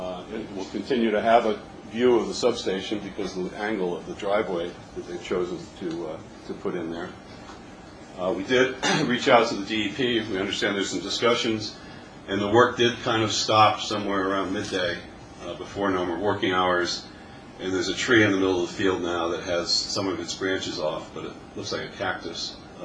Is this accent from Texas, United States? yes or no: no; Tewksbury Township, New Jersey, United States; I'm from Tewksbury Township, and I'm with the Friends of Fairmount Historic District.